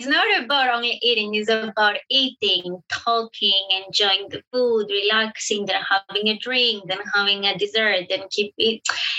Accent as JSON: {"language": "English", "town": "Athens", "region": "Attica", "country": "Greece", "tie": "born or raised there", "second_language": "English", "moved": "as an adult", "lives_now": "Ireland", "said": "So I was born in Athens in Greece. And now, how was life back home?"}